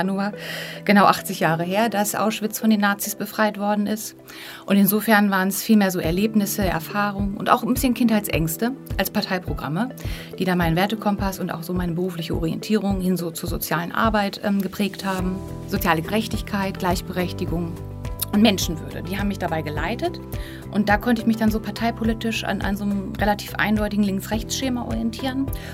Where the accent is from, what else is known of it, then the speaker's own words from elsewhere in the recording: Bückeburg, Lower Saxony, Germany; Und die waren auch in Bückeburg, wo ich groß geworden bin, vertreten.